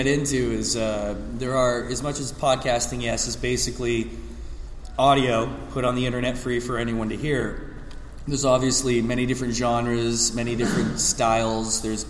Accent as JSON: {"language": "English", "country": "Canada", "said": "They're American, they like to get drunk and talk about comics. I'm Canadian"}